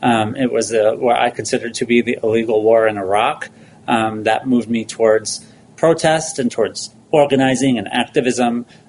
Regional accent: Minnesota, United States; as you said, I grew up in Minnesota, right? I'm a child of the 80s and 90s here in the suburbs.

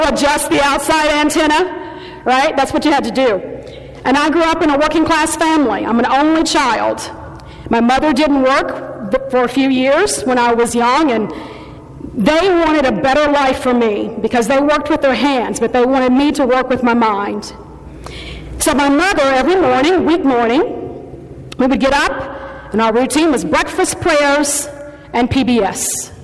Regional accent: Portland, Tennessee, United States; born there; moved away as an adult; now in Kentucky, United States; We are proud Kentuckians, even though I was born in Portland, Tennessee. I've been in Kentucky ever since I was 18, and I'm a lot older than that now.

